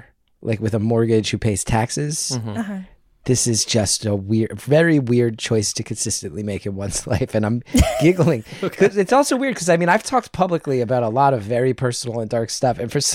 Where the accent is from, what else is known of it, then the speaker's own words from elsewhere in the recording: West Orange, New Jersey, United States; I mean, he's from South Orange. I'm from West Orange.